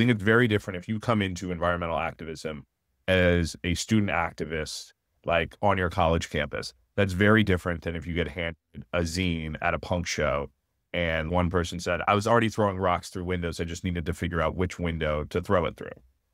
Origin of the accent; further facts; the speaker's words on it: Austin, Texas, United States; I grew up in Austin, huge Austin, Texas, like a big live music scene. I liked going to punk shows.